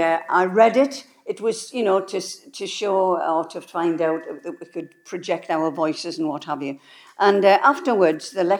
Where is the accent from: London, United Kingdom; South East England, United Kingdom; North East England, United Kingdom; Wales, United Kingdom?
North East England, United Kingdom; accent: Geordie; I didn't think I had much of a, as a Geordie, I didn't think I had much of a connection with Marsk